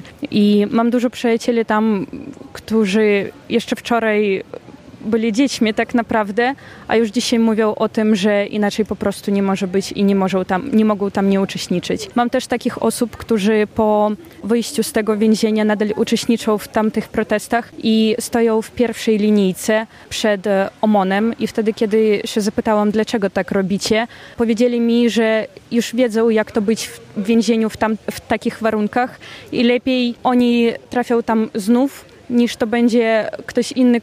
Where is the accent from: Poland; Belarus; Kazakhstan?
Belarus; Mogilev, Mogilev Region; Polish is a second language; jestem z Białorusi, z Mohylewa